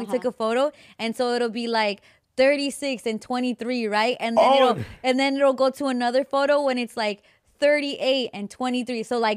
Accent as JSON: {"language": "English", "region": "Yucatán", "country": "Mexico"}